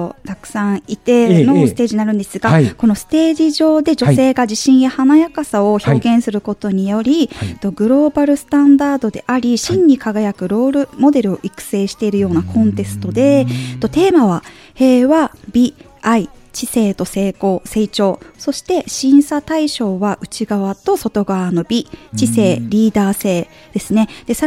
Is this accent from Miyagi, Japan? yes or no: no; Okinawa, Japan; 沖縄出身、沖縄生まれの